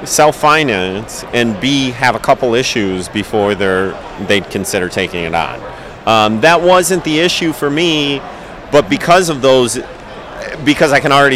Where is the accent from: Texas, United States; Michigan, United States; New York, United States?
Michigan, United States; Detroit; now in San Diego, United States; I'm originally from San Diego, or I live in San Diego, excuse me. I'm originally from Detroit, so I have kind of connections all through the U.S.